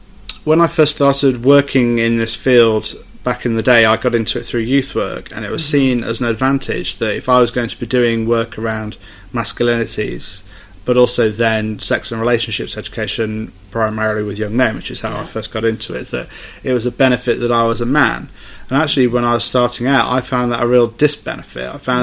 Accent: Derby, East Midlands, United Kingdom; So, I'm from Derby, which is like a small city in the North Midlands, and I was from a very particular bit of Derby, which is very, very white, working class kind of area.

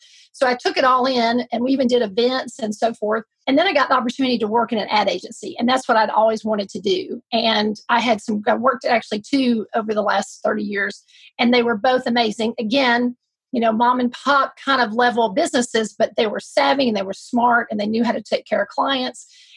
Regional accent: Alabama, United States; So I am from Alabama, born and raised here

